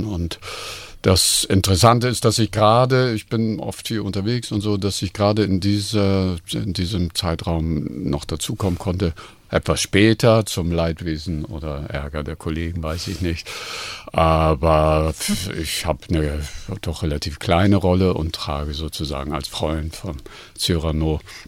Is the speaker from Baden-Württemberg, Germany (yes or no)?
no; Hamburg, Germany; now in Berlin, Germany; Für einen Großstädter wie mich, ich komme aus Hamburg, lebe lange in Berlin